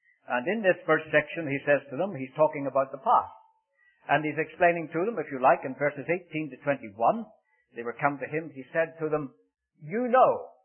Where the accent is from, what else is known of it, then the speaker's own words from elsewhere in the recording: Northern Ireland, United Kingdom; For I was brought up in Northern Ireland.